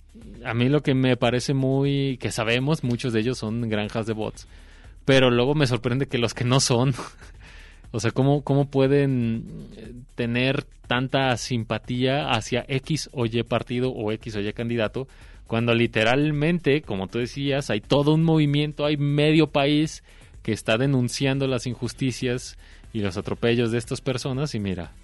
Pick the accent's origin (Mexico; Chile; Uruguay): Mexico